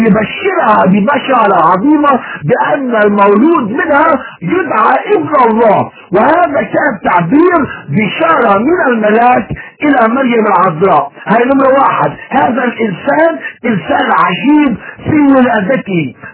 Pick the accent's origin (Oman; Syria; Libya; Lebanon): Lebanon; accent: Lebanese; لما بتكلم انا باللغة اللبنانية بتستنتج انت، انا مش ضروري انا قلت يا اخ وسام انا ذكر من لبنان. انت تستنتج هذا الكلام من كلامي، من لهجتي، ومن تعبيري على النت.